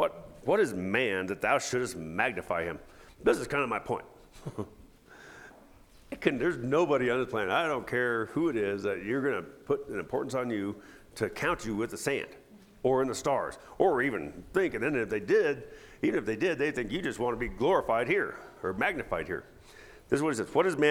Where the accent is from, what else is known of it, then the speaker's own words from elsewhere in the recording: Pagosa Springs, Colorado, United States; I sat and gazed at them growing up in Pagosa Springs as long as I can remember.